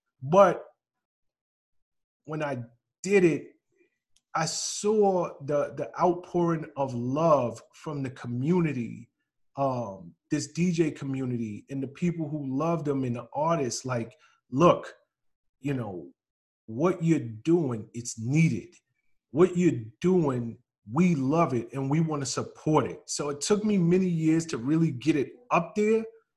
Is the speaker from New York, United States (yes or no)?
yes; New York City, New York, United States; So I have this affinity with DJing that just comes from just growing up in the Bronx.